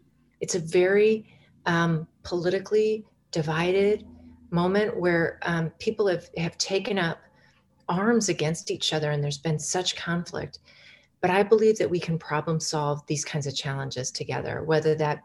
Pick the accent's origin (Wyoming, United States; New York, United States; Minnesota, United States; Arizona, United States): Wyoming, United States; I grew up in Wyoming. Wyoming was the first state to allow women to vote.